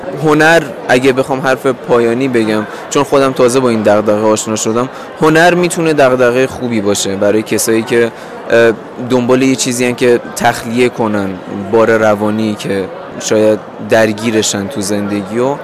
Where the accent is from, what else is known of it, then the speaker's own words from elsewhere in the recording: Sanandaj, Kurdistan, Iran; now in Gorgan, Iran; شهر خودم سنندجه که من اصالتا سنندجی ام و یکی شهریه که توش دانشجو هستم و ساکنم الان